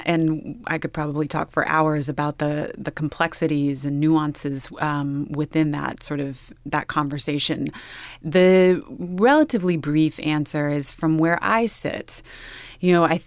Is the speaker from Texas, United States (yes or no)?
yes; Texas, United States; I tend to say Latinx because I'm from Texas, and so I just drawl.